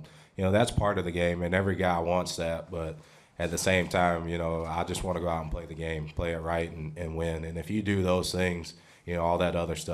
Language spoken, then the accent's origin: English; Florida, United States; I grew up in Florida. Nothing against Florida. Don't really want to go back to Florida. But I love the West Coast.